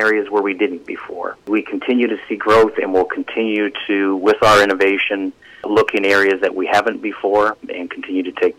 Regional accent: Vancouver, British Columbia, Canada; I am, exactly. I'm originally from Vancouver.

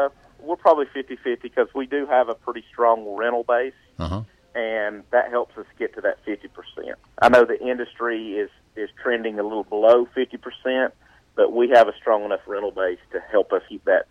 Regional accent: the South, United States; accent: southern; My southern accent, I'm a mountain guy

